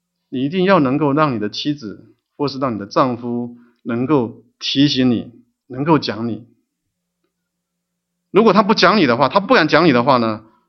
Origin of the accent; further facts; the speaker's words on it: China; 我知道我们中国人很有耐力哈，常常会为了孩子的教育啊、工作的关系啊、求学的关系啊等等等等，不住在一起。